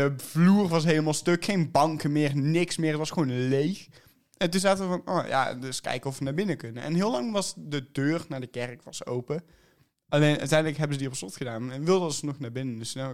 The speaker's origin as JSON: {"language": "Dutch", "town": "Tegelen", "region": "Limburg", "country": "Netherlands", "said": "Ik ben nu 18 jaar. Ik zit op de Nulster samen met Cas. Ja, ook de goede kant van de Maas. kom ook uit Tegelen."}